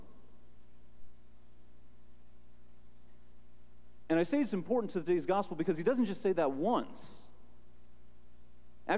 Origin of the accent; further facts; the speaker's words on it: Innisfil, Ontario, Canada; I'd be like, I'm from Innisfil. Okay, where's that? You know, no idea. No idea where Innisfil was.